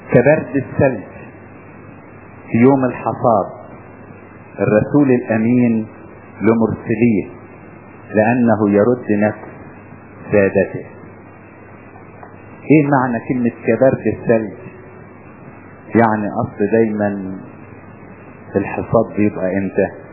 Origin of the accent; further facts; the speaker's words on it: Upper Egypt, Egypt; انا شفتها مرة عندنا في الصعيد